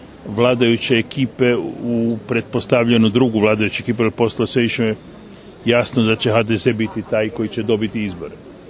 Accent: Zagreb, City of Zagreb, Croatia; ja sam bio iz Zagreba

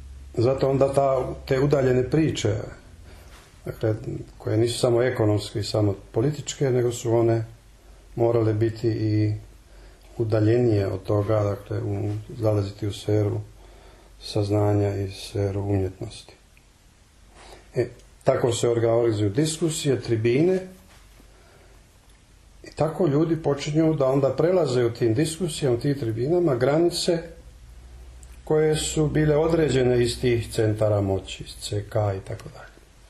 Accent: Stolac, Federation of Bosnia and Herzegovina, Bosnia & Herzegovina; kad sam bio negdje sasvim mali pionir u osnovnoj školi, iz Toca smo u rano proljeće, u martu, išli na neku ekskurzijicu u Bosnu

